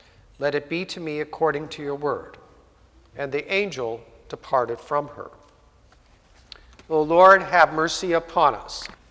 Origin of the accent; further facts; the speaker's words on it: San Jose, California, United States; The main river in my hometown, San Jose, California, is named after her.